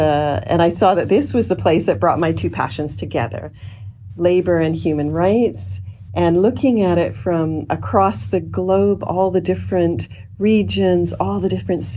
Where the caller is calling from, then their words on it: New York, United States; I'm calling in from New York here at the Canadian Mission and really happy to be joining the podcast.